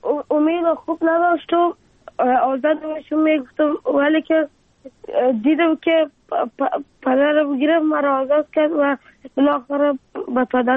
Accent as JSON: {"language": "Persian", "country": "Afghanistan", "said": "حالا آرزو دارم که بخیر کلم کشدم افغانستان و وطن خودم را بسانم."}